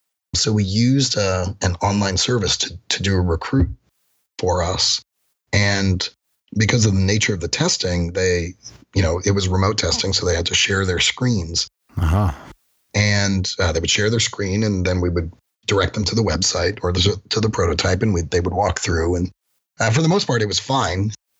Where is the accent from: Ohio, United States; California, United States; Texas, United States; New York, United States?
New York, United States; Manhattan; I grew up in Greenwich Village in Manhattan.